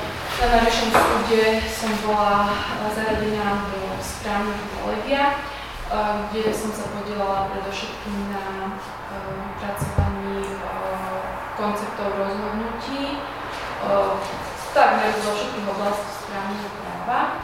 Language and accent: Slovak; Handlová, Trenčín Region, Slovakia; now in Pezinok, Slovakia; Pochádzam z Handlovej, v súčasnosti žijem v Pezinku, som vydatá a mám jedno dieťa.